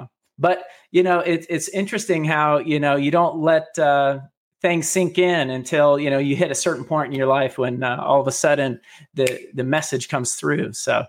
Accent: Daytona Beach, Florida, United States; So I grew up in Daytona Beach, Florida, but my wife grew up on this side, this coast of Florida.

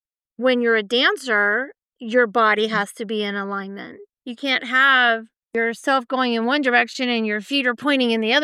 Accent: Virginia, United States; now in California, United States; I grew up in Virginia and I didn't learn to ski until I moved to California.

